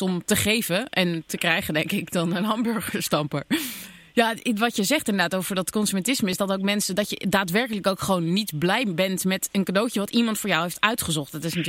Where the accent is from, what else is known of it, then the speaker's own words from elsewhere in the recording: Amsterdam, North Holland, Netherlands; Zijn wij Amsterdammers dan zo materialistisch of zo?